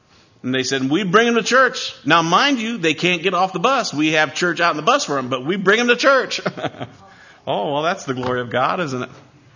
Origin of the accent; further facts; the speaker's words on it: Iowa, United States; I'm from Iowa. I know something about piggies.